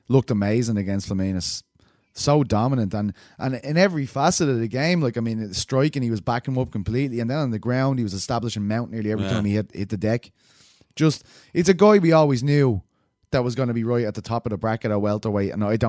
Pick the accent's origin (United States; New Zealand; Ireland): Ireland; Blanchardstown, Leinster; I'm from Blanchardstown. Like, I mean, it was a common.